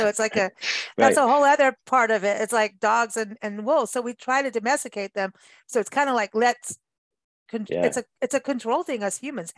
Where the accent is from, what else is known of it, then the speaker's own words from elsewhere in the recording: Kenya; also born or lived in South Africa; I grew up in Africa, so down in the bush in Kenya and South Africa